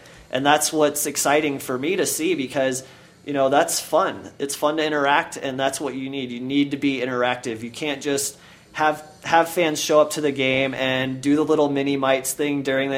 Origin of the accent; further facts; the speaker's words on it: Dallas, Texas, United States; now in Colorado, United States; this is coming from Dallas, so I'm not from Colorado, and I moved out here in 2000